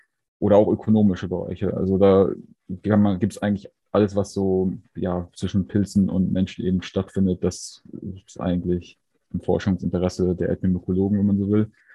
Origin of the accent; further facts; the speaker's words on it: Hagenow, Mecklenburg-Vorpommern, Germany; born there; Ich bin in Hagenow, also in Mecklenburg, geboren, unweit von Schwerin im Norden Deutschlands. Bin zurzeit 25 Jahre alt